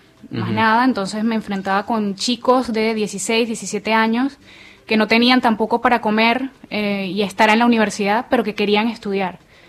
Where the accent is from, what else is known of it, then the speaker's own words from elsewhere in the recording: Caracas, Capital District, Venezuela; now in Argentina; yo justamente vengo de Catia, que es una de las zonas más populares de allá, por decirlo así, algo parecido a la Villa 31